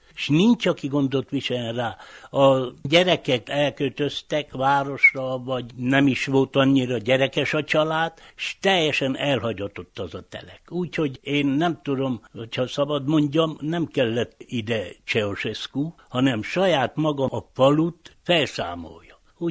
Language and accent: Hungarian; Martonoš, Vojvodina, Serbia; Megszoktuk, itt születtünk, itt nőttünk fel, itt alapítottunk családot.